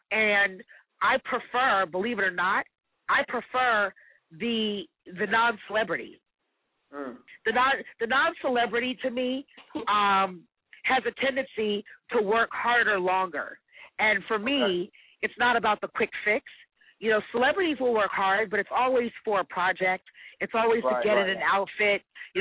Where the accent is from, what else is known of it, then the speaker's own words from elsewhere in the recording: Atlanta, Georgia, United States; You know, I was raised on Spelman's campus. So I was raised in a deep sisterhood.